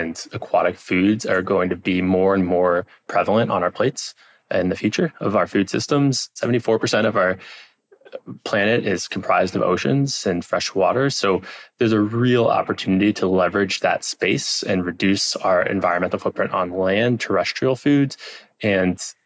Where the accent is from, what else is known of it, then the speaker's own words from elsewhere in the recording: Midwest, United States; I grew up in the Midwest. Oysters, mussels were not a common everyday food.